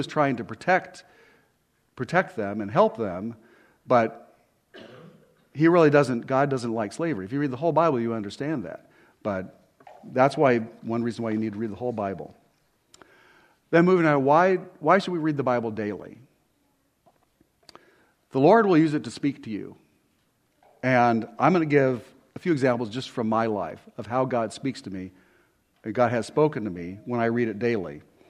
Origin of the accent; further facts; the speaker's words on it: California, United States; I grew up in California, Sandy and I both did.